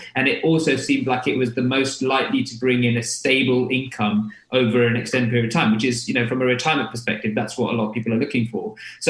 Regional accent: London, United Kingdom; you can tell from my accent that I'm not from the North. I'm from London myself.

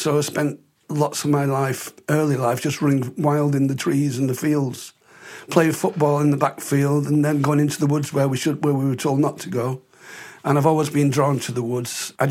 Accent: Hyde, North West England, United Kingdom; also born or lived in Blackpool; I was born in Blackpool and at the age of five moved to Hyde near Manchester.

